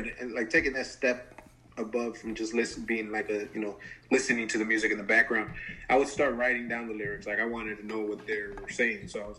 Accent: Chicago, Illinois, United States; I was born in Humboldt Park. I grew up in the, what is now like the Wicker Park, Bucktown area, for the first couple of years, and then in the Hermosa area after that. So mostly west side, and then northwest side of Chicago

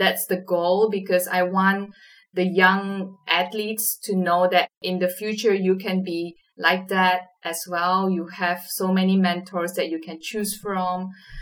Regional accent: Malaysia; I'm from Malaysia.

